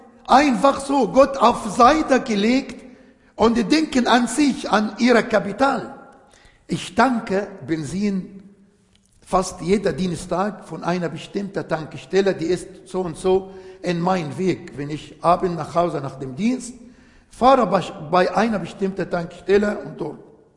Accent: Egypt; German is a second language

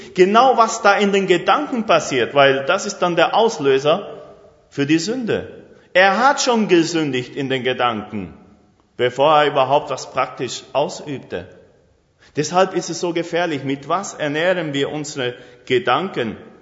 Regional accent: Argentina; now in Germany; Bei uns in Argentinien ist es richtig eine Plage. Nicht nur unter Jugendlichen, sondern auch praktisch alle haben Facebook.

